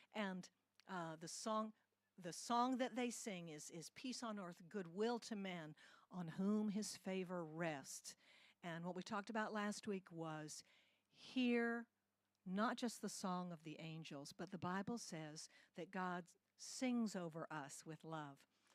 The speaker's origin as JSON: {"language": "English", "country": "Singapore", "tie": "born or raised there", "said": "You know that I grew up in Singapore."}